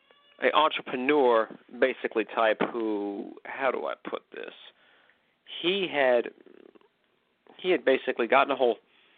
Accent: McKinleyville, California, United States; was living in my hometown of McKinleyville, California. I've been living there my whole life.

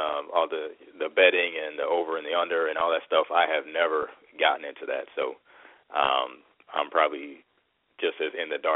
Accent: Chicago, Illinois, United States; but I'm still going with my hometown team, Chicago.

